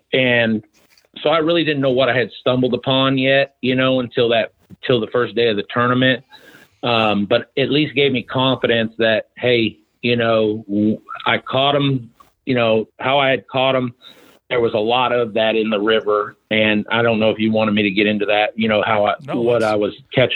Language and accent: English; Texas, United States; I'm from Texas and it was 105 degrees and a 90% humidity